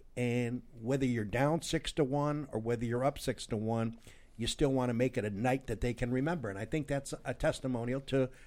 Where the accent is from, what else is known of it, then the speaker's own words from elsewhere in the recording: Lyons, United States; born there; you're over in Lyons, which, by the way, is my hometown. I was born there in 1945 above the old firehouse way back when. my parents moved us when I was two, so I don't recall the move.